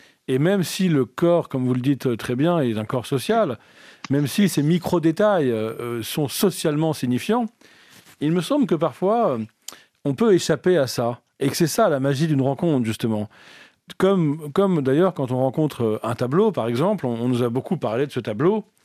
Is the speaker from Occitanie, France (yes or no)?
no; Paris, Île-de-France, France; alors moi je suis parisien et j'ai entre 40 et 50 ans